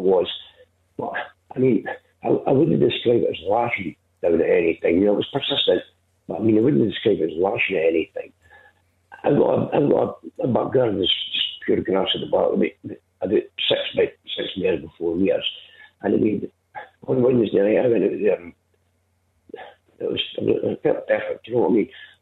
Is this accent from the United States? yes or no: no; Dundee, Scotland, United Kingdom; I'm from Dundee. I live about half a mile from Nairns and Tannadice.